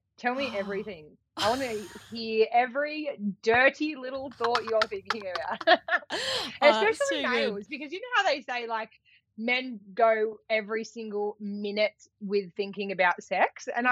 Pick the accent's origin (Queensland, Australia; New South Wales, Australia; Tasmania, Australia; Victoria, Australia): New South Wales, Australia; also born or lived in Western Australia; I'm from the Central Coast in New South Wales. Yeah. Mm-hmm. So I was born and raised here.